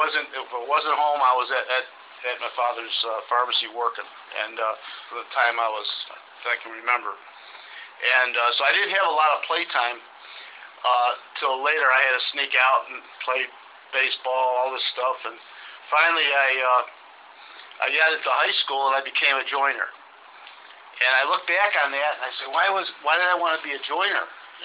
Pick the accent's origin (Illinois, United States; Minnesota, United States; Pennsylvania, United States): Illinois, United States; Chicago; born there; I was, you can tell by my accent, I was born in the South. South side of Chicago.